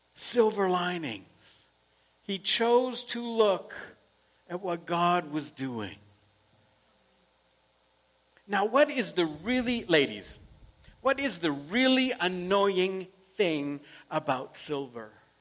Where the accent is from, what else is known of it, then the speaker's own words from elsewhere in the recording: Canada; I'm a Canadian. I have freedom of speech.